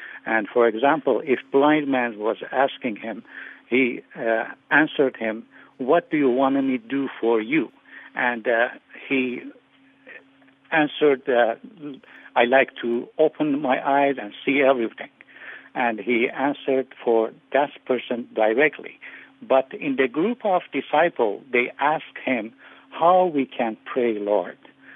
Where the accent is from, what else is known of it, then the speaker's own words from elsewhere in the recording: Iran; English is a second language; as I become believer in my home country, Iran.